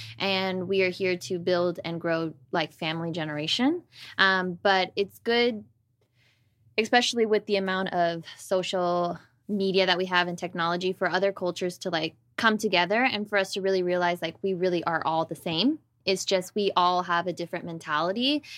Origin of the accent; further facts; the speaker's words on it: United States; So my family is originally from India. So I grew up as American Indian, as they would say.